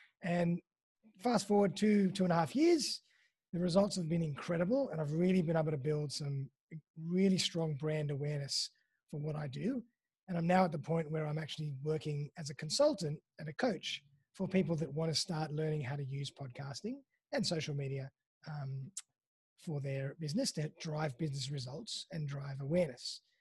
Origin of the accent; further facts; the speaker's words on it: Sydney, New South Wales, Australia; Sydney boy, born and bred in Sydney.